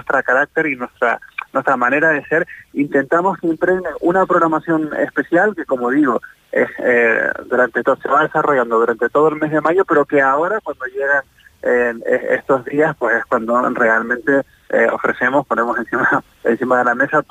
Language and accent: Spanish; Canary Islands, Spain; nuestro carácter como canarios